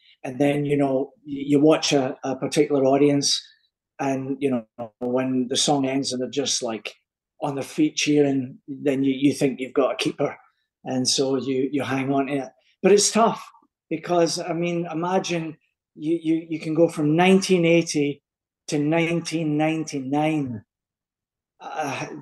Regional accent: Glasgow, Scotland, United Kingdom; And I'm from Glasgow.

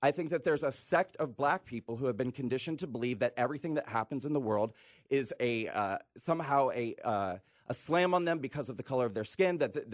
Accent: United States; born there; No, I was born in America.

